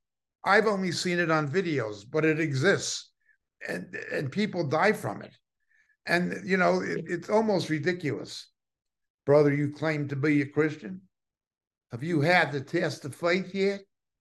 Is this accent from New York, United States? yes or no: yes; New York, United States; because I was from New York, because we used to joke back and forth like that.